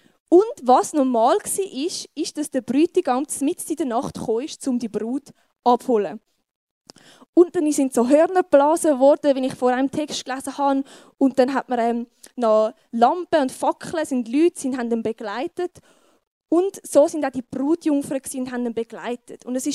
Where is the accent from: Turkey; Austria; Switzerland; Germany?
Switzerland; so bei uns in der Schweiz in Zusammenhang hat